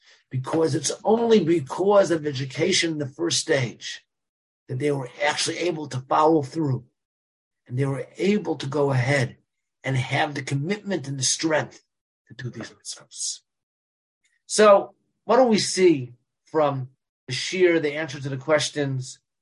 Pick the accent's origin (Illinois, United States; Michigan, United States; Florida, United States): Illinois, United States; Chicago; No, when I was growing up in Chicago, my father had a first cousin.